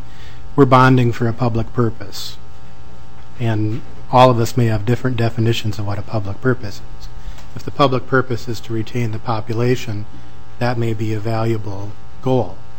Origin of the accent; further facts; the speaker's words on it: Minnesota, United States; I grew up in Greater Minnesota. I went to a high school class of 26 people near a town of 300.